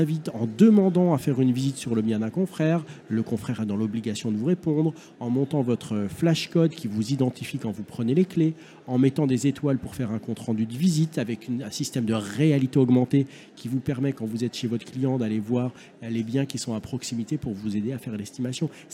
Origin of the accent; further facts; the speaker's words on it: Metz, Grand Est, France; Je suis de Metz, moi par exemple, je suis agent immobilier à Metz.